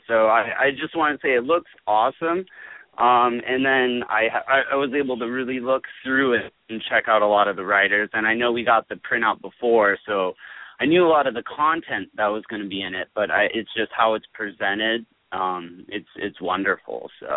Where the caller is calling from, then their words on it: San Diego, California, United States; I'm calling from San Diego.